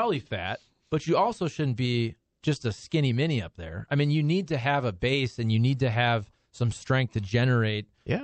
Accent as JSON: {"language": "English", "town": "Toledo", "region": "Ohio", "country": "United States", "said": "See, I'm from Toledo, Ohio, so I really have no room to talk."}